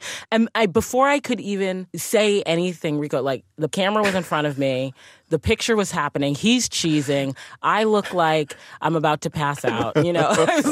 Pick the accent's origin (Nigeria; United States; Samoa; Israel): Nigeria; I'm Nigerian. My family's from Nigeria.